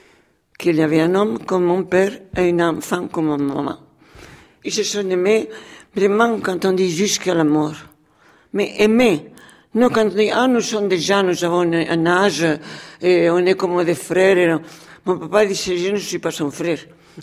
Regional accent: Madrid, Community of Madrid, Spain; born there; French is a second language; Je suis née à Madrid un 16 mars 1933. Ça veut dire que j'aurai 85.

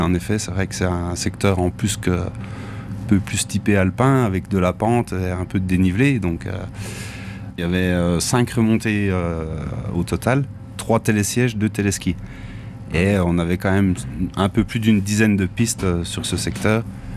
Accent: Métabief, Bourgogne-Franche-Comté, France; Je suis originaire de Métabier, ouais.

